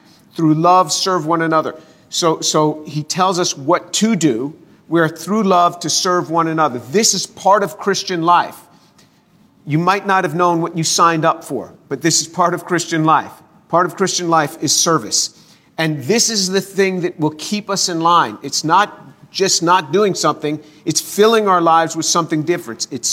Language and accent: English; New York, United States; I'm from New York, and in New York, people speak to each other quite intensely and quite harshly.